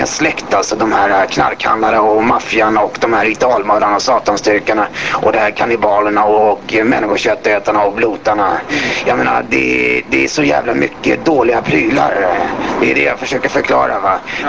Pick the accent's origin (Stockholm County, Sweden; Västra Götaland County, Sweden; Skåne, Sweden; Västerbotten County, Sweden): Stockholm County, Sweden; Stockholm; born there; Ja visst, jag är född i Bagarmossen och min morsa har bott med mig